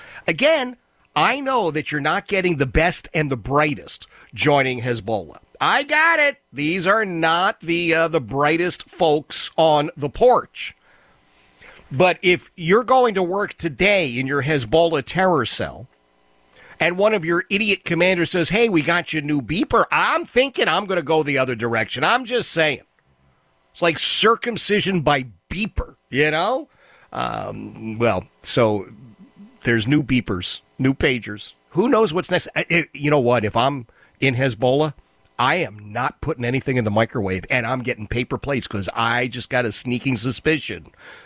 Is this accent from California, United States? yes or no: no; New York, United States; now in Richmond, United States; as a New Yorker who relocated to Richmond 3 years ago, I've had no luck connecting with the Jewish community.